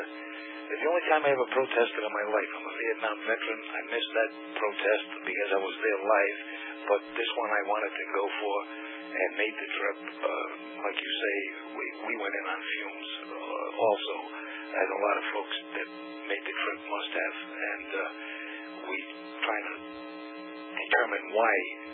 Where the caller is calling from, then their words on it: Rhode Island, United States; I'm calling from Rhode Island.